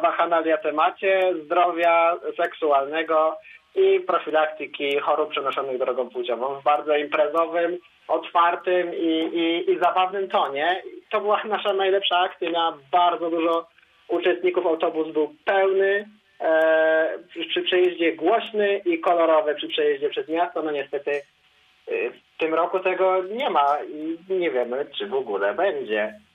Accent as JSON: {"language": "Polish", "town": "Żagań", "region": "Lubusz Voivodeship", "country": "Poland", "tie": "born or raised there", "said": "To jest tyle, ile mieszkańców ma moje rodzinne miasto, Żagań."}